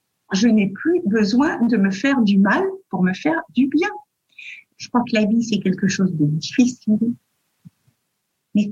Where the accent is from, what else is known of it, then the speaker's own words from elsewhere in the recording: Brussels, Brussels-Capital Region, Belgium; il y a des amis de Bruxelles qui est ma ville natale, donc j'ai des amis d'enfance là-bas.